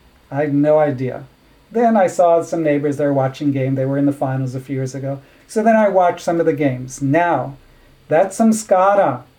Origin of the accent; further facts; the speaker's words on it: Israel; I grew up in Israel